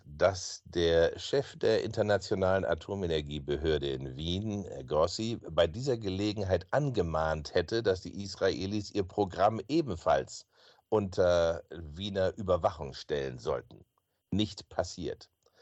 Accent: Germany; Und das sage ich als Deutscher, als Europäer

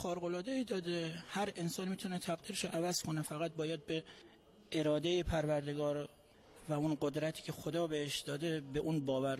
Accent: Mashhad, Razavi Khorasan, Iran; born there; من خودم متولد اینجا، متولد مشهدم

